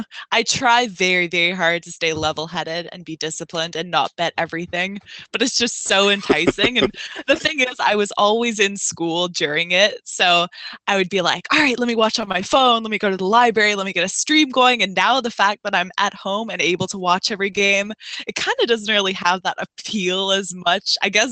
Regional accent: Canada; I'm Canadian

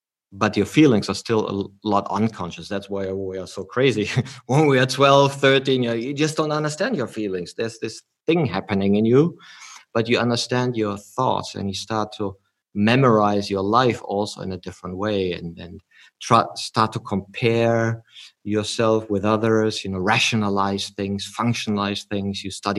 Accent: Germany; English is a second language; I'm from Germany

